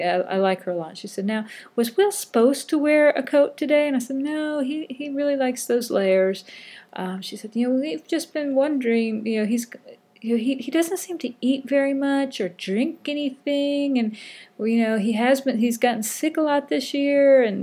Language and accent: English; United States; I am an ignorant citizen of the United States of America.